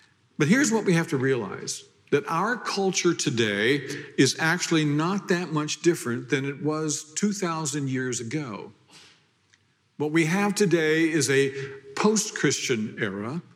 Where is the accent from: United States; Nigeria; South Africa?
United States; Iowa; Now, when I was a boy growing up in Iowa, back in the 50s, so that dates me